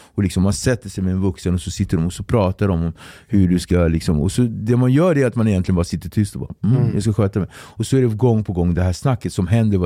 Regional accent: Sweden; det var ju det jag kallades. Så … jag är från Sverige

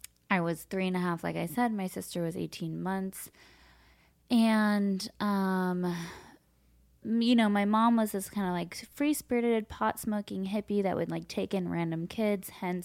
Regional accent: Los Angeles, California, United States; I grew up here in Los Angeles.

